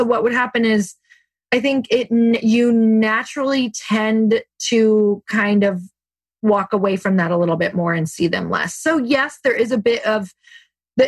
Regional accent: Midwest, United States; I grew up in the Midwest and it's kind of like you feel like you have to keep everyone in your life from your past or you're just not a nice person.

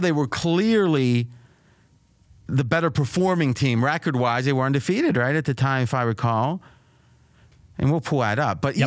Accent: Ohio, United States; I grew up in Ohio. They just laughed.

